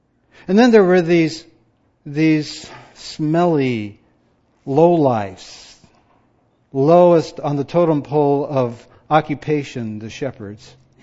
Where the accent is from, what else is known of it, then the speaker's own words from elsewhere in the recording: Granite Falls, United States; they found out I was from Granite Falls, and I'd see their eyebrows go up.